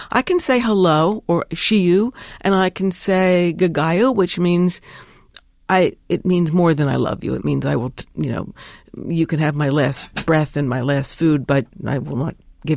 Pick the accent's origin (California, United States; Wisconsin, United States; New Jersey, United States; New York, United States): New York, United States; And I'm from New York, so I thought, you call that a loud noise?